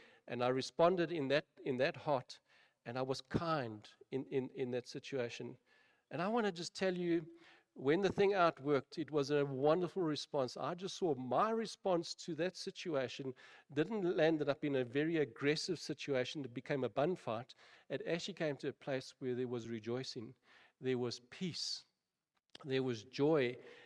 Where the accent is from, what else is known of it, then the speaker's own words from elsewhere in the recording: South Africa; I said, no, I'm from South Africa.